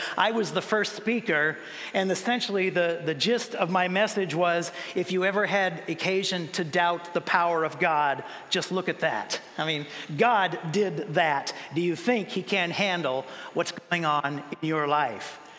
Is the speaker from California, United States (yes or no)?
yes; California, United States; I grew up in, my Jackie and I both, we grew up in Southern California.